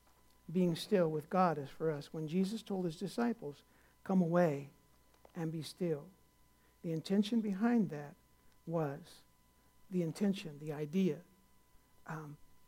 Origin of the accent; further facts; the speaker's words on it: California, United States; When I was growing up in California, growing up as a kid.